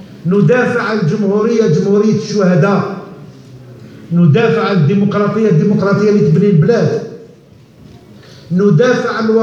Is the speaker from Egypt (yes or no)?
no; Algeria; نحن جزائريين ومع الشعب الجزائري ومع الجزائر